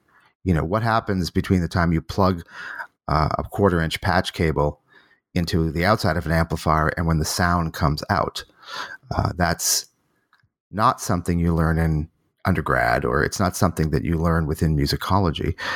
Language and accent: English; Boston, Massachusetts, United States; born there; I was born in Boston, was a typical sort of what you might call classical music nerd, very interested in art music.